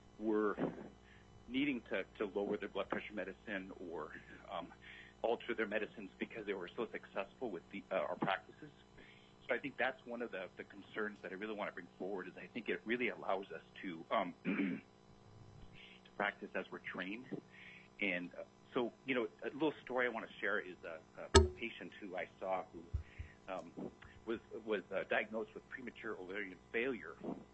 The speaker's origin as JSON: {"language": "English", "town": "Sand Point", "region": "Alaska", "country": "United States", "tie": "born or raised there", "said": "I'm originally from the Aleutian region, a community called Sandpoint. Grew up there"}